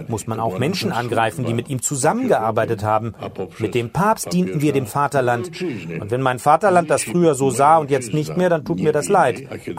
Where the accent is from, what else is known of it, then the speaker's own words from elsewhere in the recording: Poland; als Bürger der Republik, als Elternteil, als Pole, dem auch an der religiösen Erziehung in unserer Gesellschaft liegt